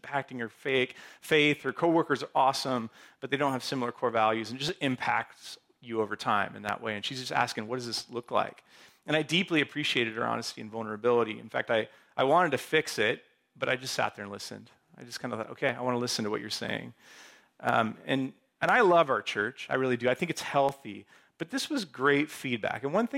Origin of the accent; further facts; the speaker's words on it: Seattle, Washington, United States; born there; I was born in Seattle. I know what this place is like.